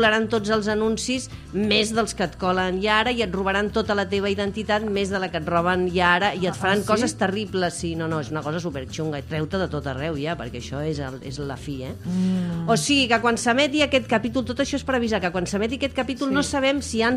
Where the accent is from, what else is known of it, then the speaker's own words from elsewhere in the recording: Barcelona, Catalonia, Spain; I dic perquè nosaltres som de Barcelona i aquí és on ens trobem amb aquest problema.